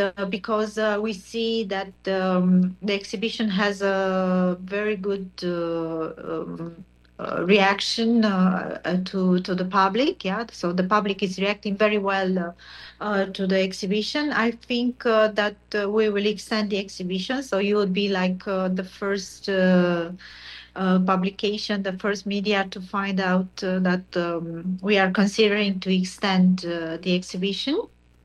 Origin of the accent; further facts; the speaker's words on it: Romania; I am from Romania, but nowadays being from a certain country doesn't matter so much anymore. I'm global, I could say. I'm a global citizen.